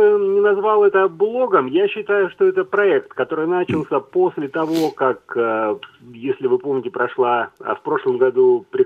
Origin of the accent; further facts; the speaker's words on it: Rostov-on-Don, Rostov Oblast, Russia; И сразу скажу, что я коренной ростовчанин, я родился в Ростове.